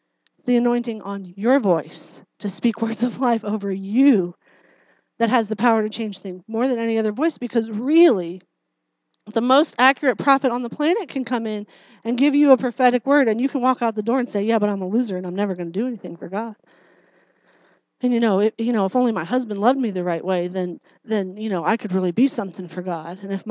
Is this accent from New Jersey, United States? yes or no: yes; New Jersey, United States; I am from New Jersey, and I tell it like it is.